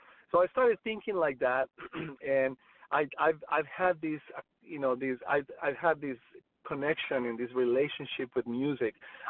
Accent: Colombia; I came from a very humble crib. I was born and raised in Colombia, in South America.

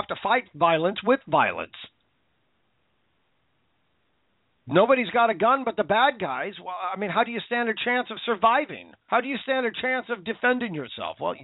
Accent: Vancouver, Washington, United States; I'm from Vancouver, Washington. It's just down I-5.

